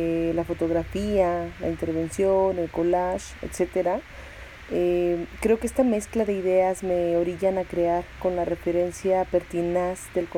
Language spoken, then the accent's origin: Spanish; Mexico; soy artista visual mexicana